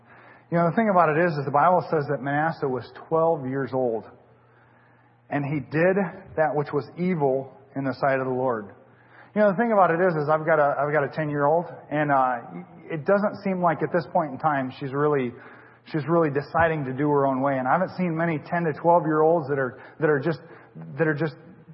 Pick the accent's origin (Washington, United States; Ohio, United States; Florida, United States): Washington, United States; I was a young man and I was growing up in Washington State.